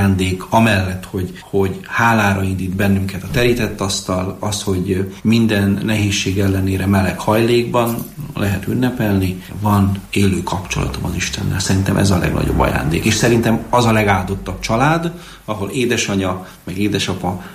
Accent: Camăr, Sălaj, Romania

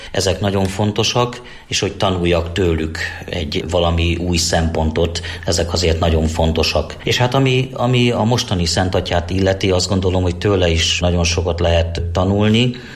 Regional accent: Sárospatak, Borsod-Abaúj-Zemplén, Hungary; Gyerekkoromban Sárospatakon

